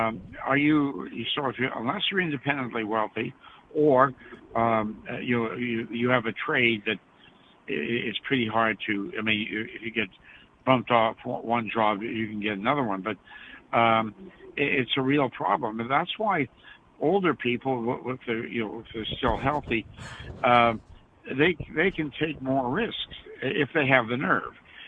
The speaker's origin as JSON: {"language": "English", "country": "Canada", "said": "Well, I come from the Great White North, or it used to be."}